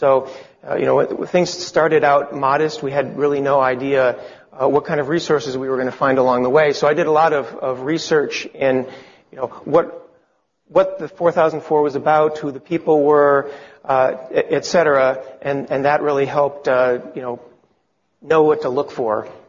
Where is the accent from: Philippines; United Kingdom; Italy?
Italy; English is a second language; now in Silicon Valley, United States; knew I wanted a computer when I grew up and could afford a house that I could fit the computer in. I moved from Italy where I lived, to Silicon Valley